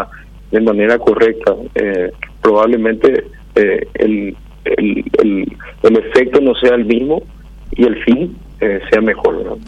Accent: Paraguay; como ciudadano paraguayo

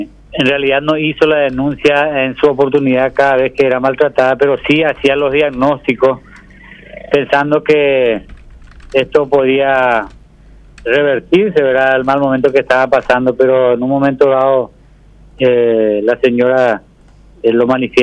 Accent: Caacupé, Cordillera, Paraguay; yo soy de Cacupé

